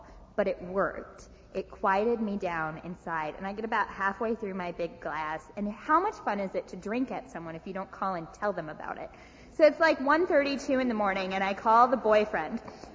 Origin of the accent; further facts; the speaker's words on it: Des Moines, Iowa, United States; also born or lived in Minneapolis; I recently moved here, 2 months ago actually, from Minneapolis, Minnesota. I'm originally from Des Moines.